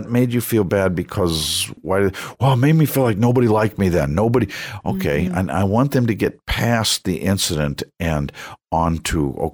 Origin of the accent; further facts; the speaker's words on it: United States; also born or lived in Bethesda, Maryland; I grew up right outside of Manhattan in the era of the Fonz